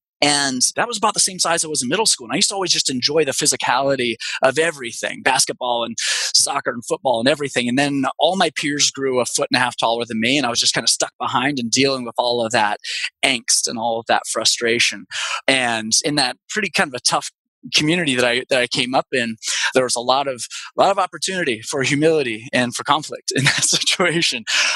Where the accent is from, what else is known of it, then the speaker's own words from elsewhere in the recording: Washington, United States; also born or lived in Lahaina, Hawaii; And I was born in Lahaina, but I grew up on the Olympic Peninsula in Washington in the perfect moment for conflict.